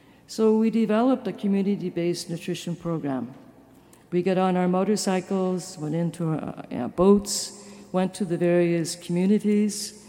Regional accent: Canada; now in Philadelphia, United States; I'm a Canadian and presently living in Philadelphia. I recently came back from West Africa after being on mission there for 30 years.

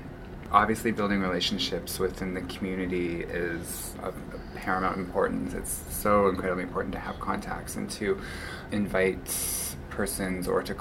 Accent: Golden, British Columbia, Canada; I still recognize that I was raised in Golden, British Columbia, which is the eastern part of Tsikwakam Kulu, but I am Tkamloops Te Tsikwakam from Kamloops, British Columbia, which is so-called BC.

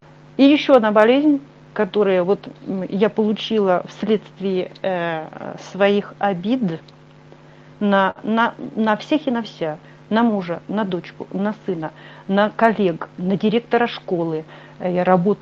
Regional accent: Saint Petersburg, Russia; Я сама из Питера, и я лежала в очень знаменитой больнице.

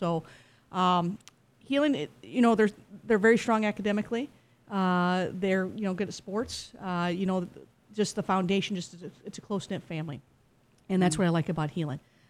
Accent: Sioux City, Iowa, United States; I was born and raised in Sioux City. I've been a lifelong member here. Graduated from Immaculate Conception grade school. And then I graduated from Helan in 94.

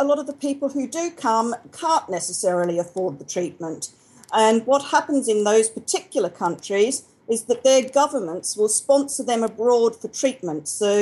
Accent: Australia; now in United Kingdom; I arrived in the UK back in 1987. I'm from Australia, if you hadn't guessed.

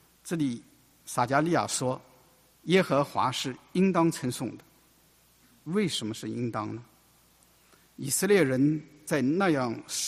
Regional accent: China; 我们中国人的诗歌往往是起承转合

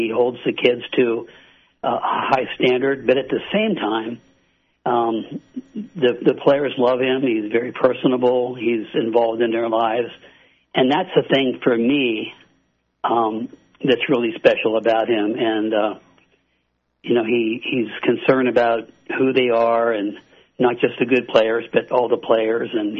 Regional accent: State College, Pennsylvania, United States; Yeah, well, I grew up in State College and went to State College Area High School. I played football and baseball and loved it there.

